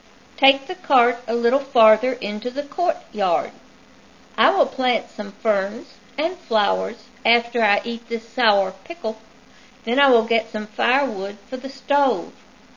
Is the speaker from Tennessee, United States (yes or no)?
yes; Knoxville, Tennessee, United States; born there; also born or lived in Nashville / Memphis / Altadena; I was born in Knoxville, Tennessee in 1932. I also lived in Nashville and Memphis for short periods.